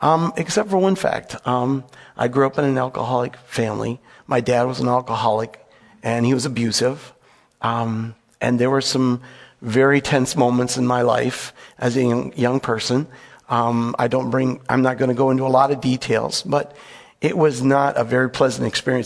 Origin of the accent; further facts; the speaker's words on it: Minnesota, United States; I grew up in the Twin City metro area, a very modest family.